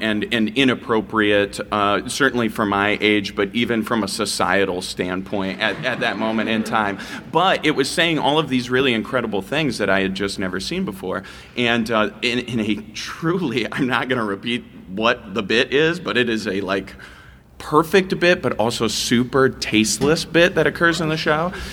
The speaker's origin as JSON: {"language": "English", "region": "Iowa", "country": "United States", "said": "I'm originally from Iowa, you know, the funniest state in the union."}